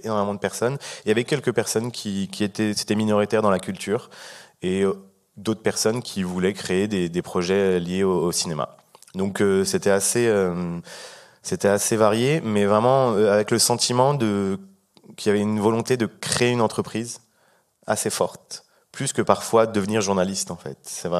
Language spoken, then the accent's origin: French; Saint-Denis, Île-de-France, France; chaque fois que je me présentais, que je voyageais à travers la France ou le monde et que je disais que je venais de Saint-Denis